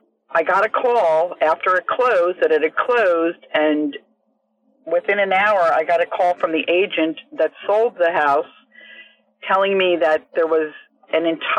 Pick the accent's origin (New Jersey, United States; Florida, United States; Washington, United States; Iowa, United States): New Jersey, United States; from the Jersey Shore.